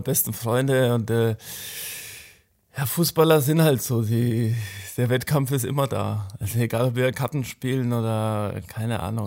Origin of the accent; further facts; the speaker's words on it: Bavaria, Germany; das sind einfach die zwei großen Vereine in meiner Heimat